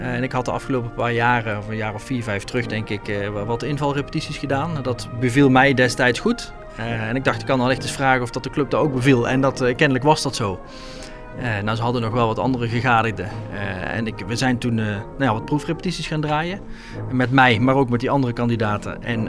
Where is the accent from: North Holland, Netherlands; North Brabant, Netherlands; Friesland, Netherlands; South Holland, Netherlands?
North Brabant, Netherlands; 's-Hertogenbosch; now in Rossum, Netherlands; 40 jaar. Ik kom uit de omgeving Sertogenbosch. Ik woon nu in Rossum, een klein dorpje, net tegen de Betuwe aan.